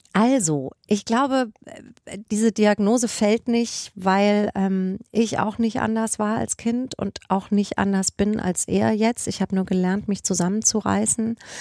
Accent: Spessart, Germany; born or raised there

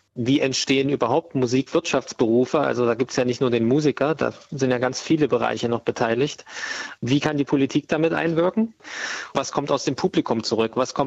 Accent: Erfurt, Thuringia, Germany; Und dann sagen wir mal aus Thüringen, also Erfurt.

